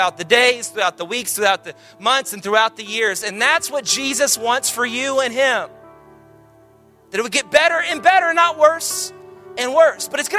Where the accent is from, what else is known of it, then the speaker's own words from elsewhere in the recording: Texas, United States; I'm from Texas, and so I had like 3 people there out of the hundreds of people